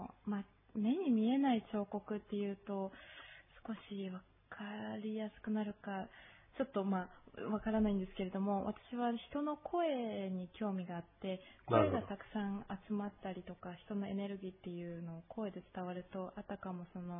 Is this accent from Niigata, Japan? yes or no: no; Setagaya, Tokyo, Japan; 私は東京の世田谷で生まれました。